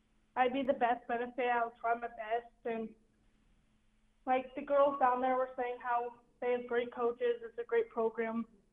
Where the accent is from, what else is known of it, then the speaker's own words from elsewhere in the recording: Lake City, United States; they asked where I was from, and I told them I was from Lake City